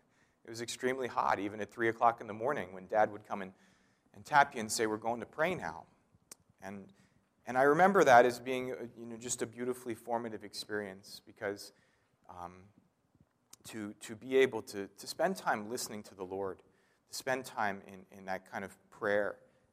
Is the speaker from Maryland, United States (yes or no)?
yes; Crofton, Maryland, United States; and I grew up in Crofton, Maryland, your parents pile you in, take you down Route 4 all the way down, and then you're at the water.